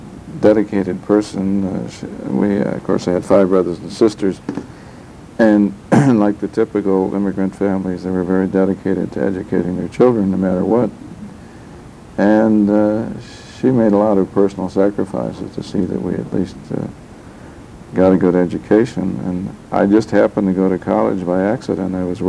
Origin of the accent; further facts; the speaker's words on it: Chicago, Illinois, United States; But anyway, I was raised in Chicago and had the usual provincialism that big city people have